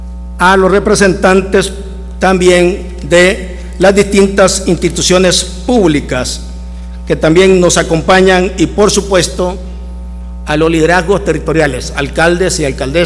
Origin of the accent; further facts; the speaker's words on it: El Salvador; porque ante todo somos salvadoreños.